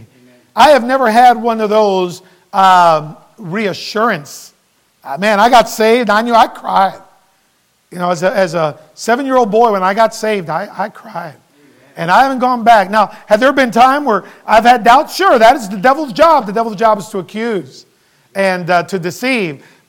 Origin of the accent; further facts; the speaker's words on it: Chicago, Illinois, United States; also born or lived in Puerto Rico; I was born in Puerto Rico, but I don't want to scare you. I am legal, okay? Puerto Rico's a territory of the United States, and my parents moved here when I was about 4 years old. They moved to Chicago